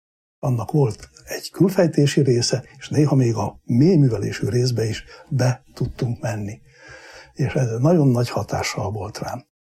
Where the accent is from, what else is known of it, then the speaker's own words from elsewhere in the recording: Hámor, Borsod-Abaúj-Zemplén, Hungary; born there; pici kis faluban, Hámorban születtem, egy 5 gyerekes munkás család 5. gyerekeként. Egy olyan családba születtem, ahol az édesanyám evangélikus vallású volt, édesapám katolikus.